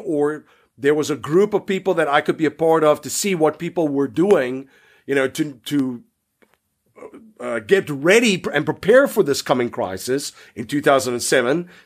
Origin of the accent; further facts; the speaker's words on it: South Africa; I remember growing up in South Africa, there was a ton of beach towns